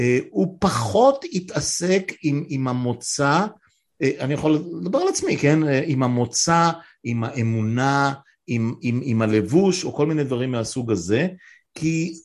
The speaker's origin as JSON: {"language": "Hebrew", "region": "Northern District", "country": "Israel", "tie": "born or raised there", "said": "ואני כן אחזיר אותנו לעמק, מקום שבו גדלתי, כמובן שהוא היה רווי ביישובים ערביים"}